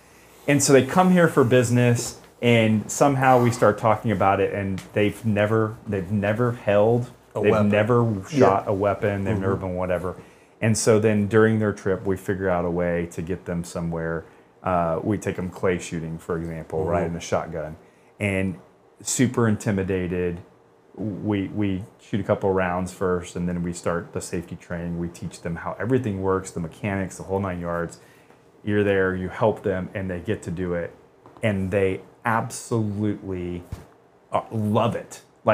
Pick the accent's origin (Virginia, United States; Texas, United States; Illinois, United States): Texas, United States; I said, where I'm from, everybody has one of those. I'm from Texas.